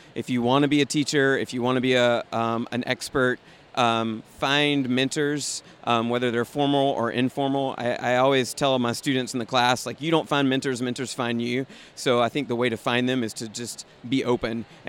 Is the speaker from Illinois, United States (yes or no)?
no; North Carolina, United States; Of course, I'm from North Carolina, Tobacco Road, huge basketball rivalries.